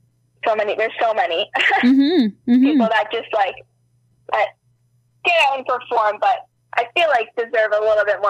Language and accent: English; Hamilton, Ontario, Canada; also born or lived in Burlington; I was born in Burlington, but I basically lived in Hamilton since I was, like, I'd say 2.